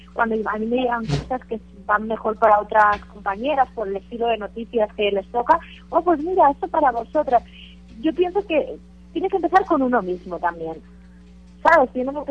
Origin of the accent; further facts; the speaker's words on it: Pamplona, Navarre, Spain; una cobertura que hice de los Sanfermines, que son las fiestas de mi tierra, de mi ciudad.